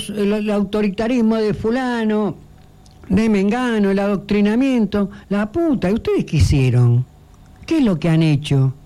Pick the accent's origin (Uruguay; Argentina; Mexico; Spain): Argentina; Avellaneda, Buenos Aires Province; donde yo vivía cuando era chico, en Villa Domínico, en Avellaneda, a 4 o 5 cuadras